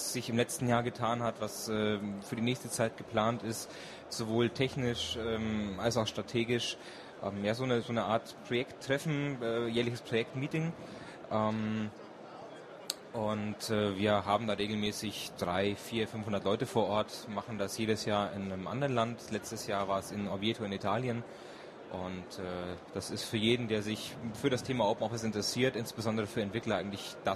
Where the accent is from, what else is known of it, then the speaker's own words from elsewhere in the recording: Kaufbeuren, Bavaria, Germany; Ich komme aus dem Schönkaufbeuren. Das liegt im Allgäu, circa 100 Kilometer von München entfernt.